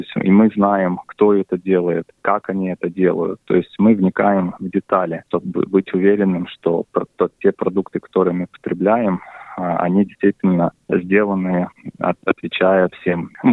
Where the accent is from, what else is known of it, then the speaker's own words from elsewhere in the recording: Russia; moved away; Мы в детстве еще в России, я много времени провел летом в тайге, на пасеках в Приморском крае.